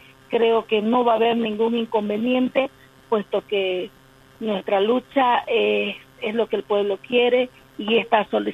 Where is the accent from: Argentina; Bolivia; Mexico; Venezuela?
Bolivia; Nos interesa mucho como bolivianos